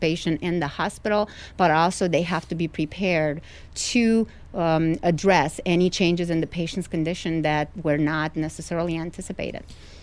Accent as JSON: {"language": "English", "country": "Romania", "said": "I am originally from Romania, and I always wanted to be a pilot."}